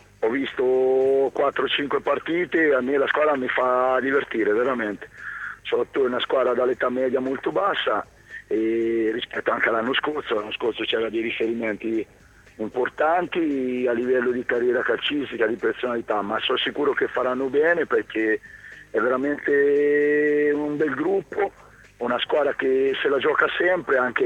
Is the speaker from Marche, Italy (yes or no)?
yes; Ancona, Marche, Italy; perché io da anconetano vorrei che ritornasse l'Ancona dove stramerita.